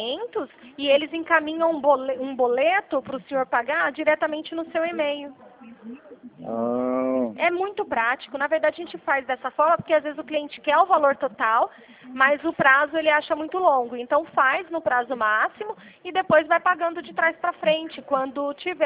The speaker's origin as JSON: {"language": "Portuguese", "region": "São Paulo", "country": "Brazil", "said": "sou de São Paulo."}